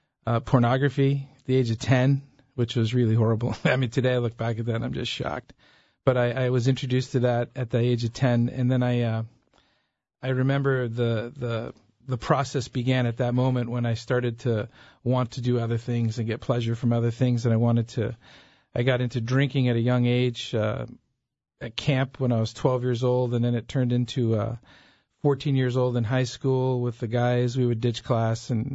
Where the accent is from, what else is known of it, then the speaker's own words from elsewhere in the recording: Chicago, Illinois, United States; I was born and raised in Chicago, single parent, my mother.